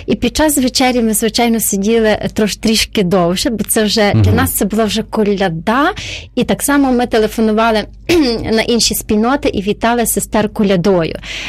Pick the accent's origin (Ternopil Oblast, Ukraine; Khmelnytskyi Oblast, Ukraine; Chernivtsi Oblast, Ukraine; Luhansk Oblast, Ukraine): Ternopil Oblast, Ukraine; Ternopil